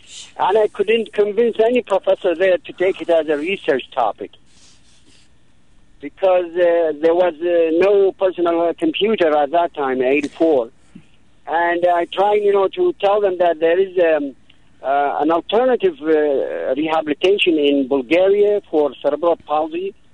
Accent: Iraq; now in Philadelphia, United States; I'm a pediatrician from Iraq

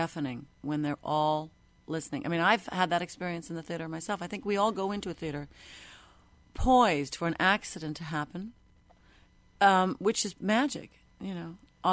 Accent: Long Island, New York, United States; And I was lucky that I was from Long Island and made several trips into New York City and lived in the city a year before I went to Juilliard.

